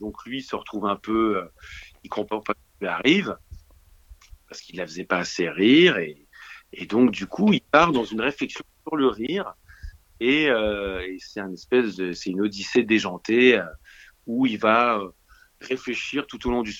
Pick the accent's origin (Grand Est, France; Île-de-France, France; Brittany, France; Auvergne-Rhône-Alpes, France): Auvergne-Rhône-Alpes, France; Lyon; Moi, je suis de Lyon à la base. Surtout, c'est une bonne partie de ma vie à Lyon. Et effectivement, j'avais fait une école de commerce à Lyon. Et ensuite, je suis parti à Paris